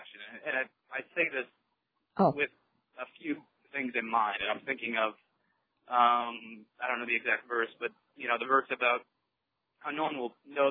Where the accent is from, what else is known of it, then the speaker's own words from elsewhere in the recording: Indiana, United States; I'm actually from Indiana. I'm driving home right now for Easter.